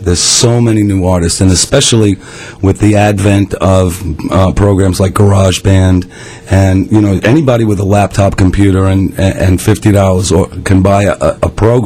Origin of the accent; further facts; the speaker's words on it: Staten Island, New York, United States; No, I'm from Staten Island.